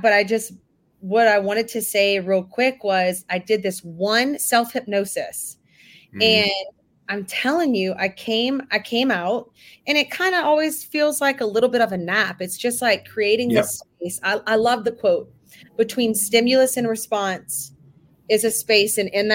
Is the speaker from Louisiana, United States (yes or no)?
yes; Louisiana, United States; my mother, who I'm from Louisiana, so she was digitizing all of our home videos.